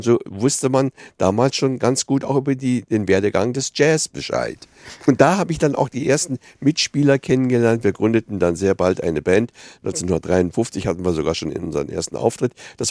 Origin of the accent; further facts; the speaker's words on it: Vienna, Austria; also als ich als Kind in Wien aufwuchs, zwischen 1940, also meinem vierten und meinem neunten Lebensjahr bis 45